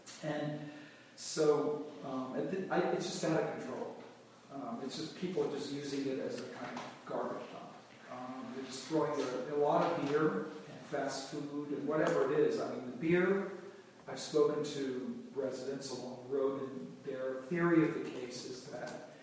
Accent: New York City, New York, United States; I come from New York City, and it's kind of turned into Grand Central.

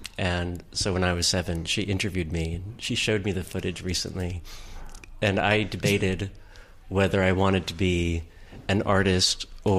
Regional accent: New York, United States; born there; No, I was born in New York, but my mother's English, and we've spent time both places.

